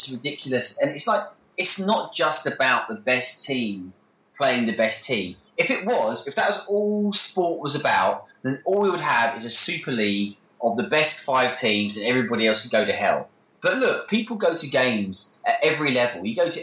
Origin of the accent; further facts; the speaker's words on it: United Kingdom; I'm half Polish and half English, and I feel that I'm half British, half Polish, and I feel, yeah, I was brought up in Britain, and I can barely speak Polish. My Polish is like a 5-year-old